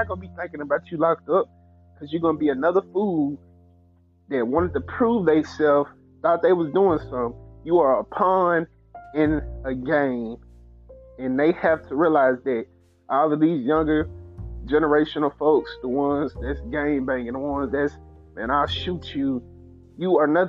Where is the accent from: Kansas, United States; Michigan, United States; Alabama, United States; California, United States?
Alabama, United States; Talladega; Because me personally, I'm from Talladega, man. Talladega, Alabama, born and raised. I'm from the country part of it.